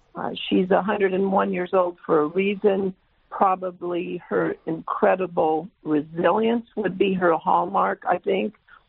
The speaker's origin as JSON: {"language": "English", "region": "California", "country": "United States", "tie": "born or raised there", "said": "I grew up in California's San Joaquin Valley, which some people refer to as the salad bowl"}